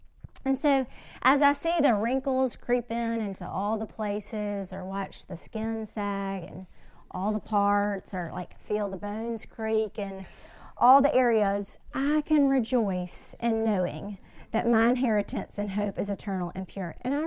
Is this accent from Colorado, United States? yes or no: no; Alabama, United States; now in Mississippi, United States; I'm from Alabama, but I live in Mississippi now.